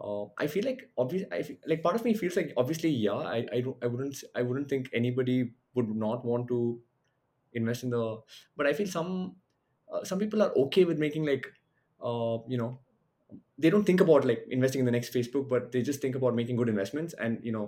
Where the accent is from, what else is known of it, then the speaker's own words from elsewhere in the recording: Bangalore, Karnataka, India; I'm from India, I'm from Bangalore, India.